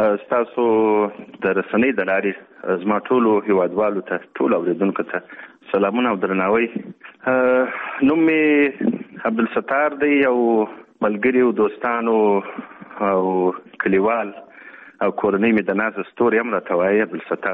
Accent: Pakistan; نو پاکستان ته مهاجر شولو په پاکستان کښې په ځنګل پرالیزي نومې ځای کښې یو کیمپ د مهاجرو نو هلته زه په 1950 کښې پیدا شوم

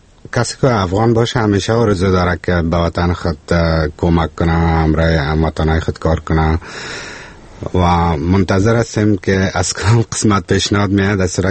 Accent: Kabul, Afghanistan; نه، من خودم از کابل هستم.

